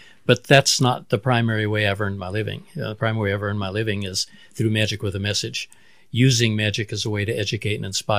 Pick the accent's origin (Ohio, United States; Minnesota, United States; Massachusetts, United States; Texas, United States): Texas, United States; Del Rio; born there; No, I was born in Del Rio. My folks are both from San Antonio.